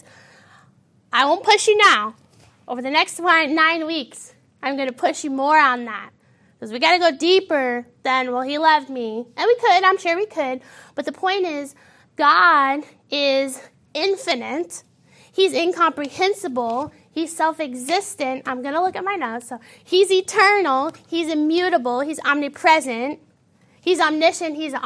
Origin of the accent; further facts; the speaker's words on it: St. Louis, Missouri, United States; moved away; So I'm from St. Louis. And when I lived in St. Louis, the last house I lived in, Andrew and I built it.